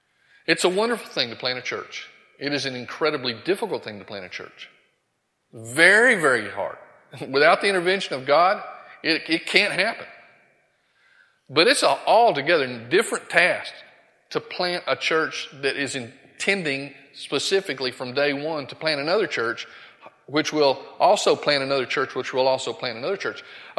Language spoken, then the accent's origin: English; Bible Belt, United States; growing up in the Bible Belt here